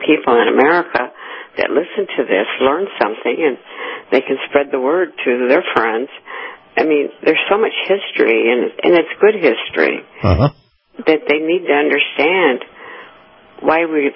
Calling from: Ocala, Florida, United States; from Ocala.

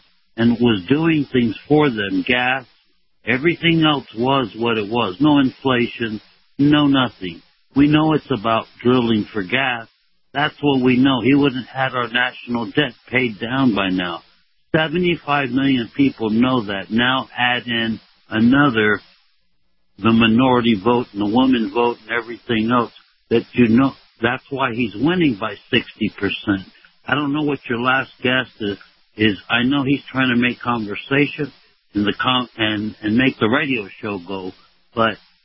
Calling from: Tampa, Florida, United States; Hey, Kyle. … from Tampa again.

